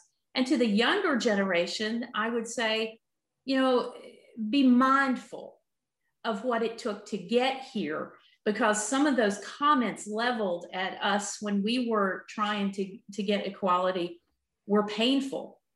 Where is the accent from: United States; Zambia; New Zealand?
United States; Appalachia; Let me tell you, growing up in Appalachia, and she's older than I am